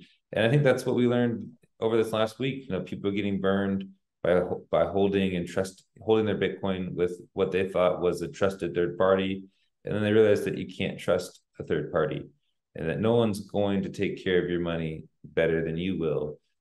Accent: United States; now in South America; And Marcus is from Europe, I'm from the United States

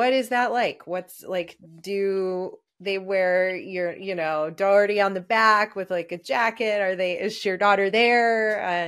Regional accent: Chicago, Illinois, United States; And I'm from Chicago.

